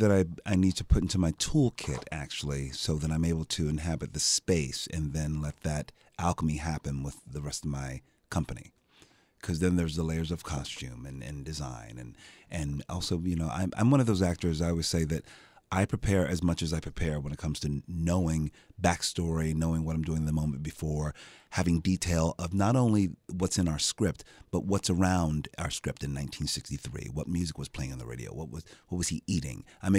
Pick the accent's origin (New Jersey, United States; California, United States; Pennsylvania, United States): Pennsylvania, United States; Philadelphia; I'm from Philadelphia. I'm like, I know how we speak.